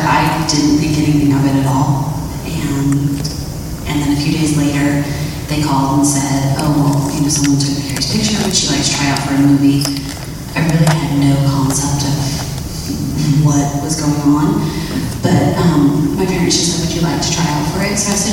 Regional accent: Panama City, Florida, United States; born there; also born or lived in England; No, I was born in Panama City, Florida.

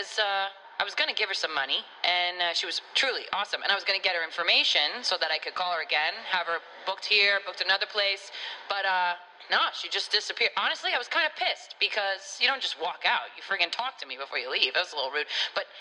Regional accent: Northeast, United States; I'm not, no. I'm from the Northeast, yeah.

